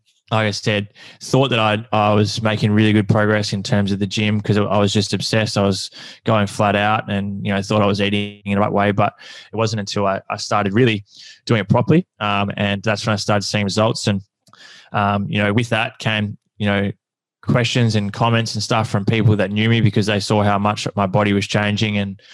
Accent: Horsham, Victoria, Australia; So for me, I grew up in Horsham, Victoria, playing football and basketball.

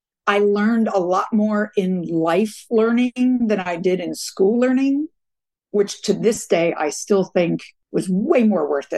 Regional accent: New York City, New York, United States; born there; I was born in New York City in Queens.

